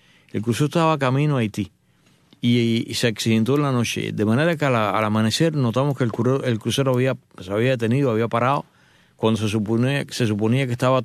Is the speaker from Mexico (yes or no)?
no; Cuba; para nosotros que somos cubanos, sabemos que el descubrimiento de América donde tiene lugar es en Cuba